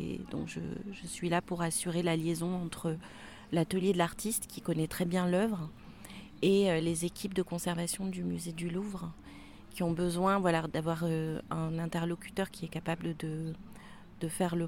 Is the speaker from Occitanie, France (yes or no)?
yes; Marvejols, Occitanie, France; je suis née à Marvejols, j'ai grandi à Marvejols. Ensuite, je suis partie faire mes études à Clermont-Ferrand et à Paris. Lorsque je suis revenue de Paris, je suis d'abord revenue à Marvejols